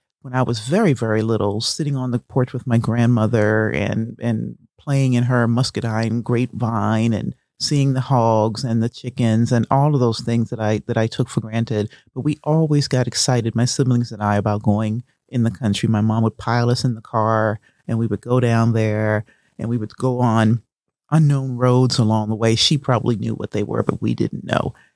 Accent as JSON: {"language": "English", "town": "Charleston", "region": "South Carolina", "country": "United States", "accent": "Charleston", "said": "It's like, okay, I've lapsed into my Charleston accent. Let me break it back into the English that I would typically speak."}